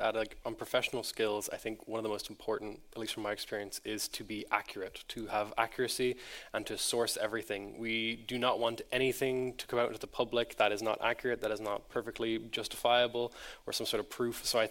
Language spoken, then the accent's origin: English; Ireland; I'm from Ireland